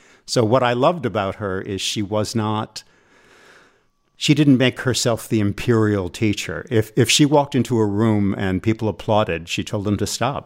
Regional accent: Rhode Island, United States; I grew up in Rhode Island

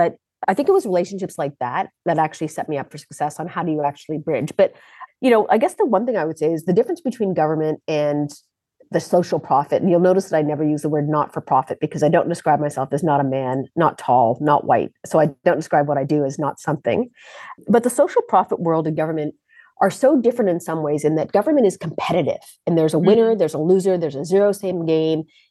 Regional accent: Canada; also born or lived in Uganda; I'm a refugee to Canada. I was born in Uganda. Indian heritage, African born, raised in Canada with a Persian name.

